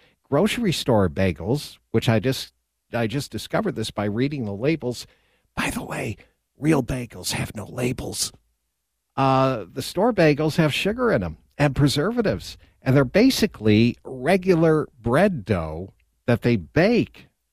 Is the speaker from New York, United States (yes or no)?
yes; New York, United States; moved away; I'm originally from New York, but I left in the 70s.